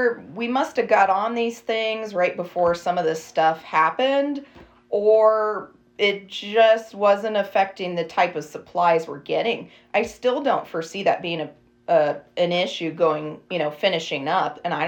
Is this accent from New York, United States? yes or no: no; Irving, Texas, United States; And so even though I grew up in Irving, I still went to school here